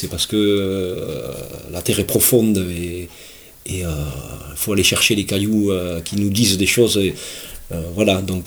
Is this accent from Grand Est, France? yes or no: no; Saint-Juéry-le-Château, Occitanie, France; Et je suis né à Saint-Juéry-le-Château, c'est pas très loin d'ici, donc dans une petite ferme. Mes parents étaient paysans, je suis né là, famille de 8 enfants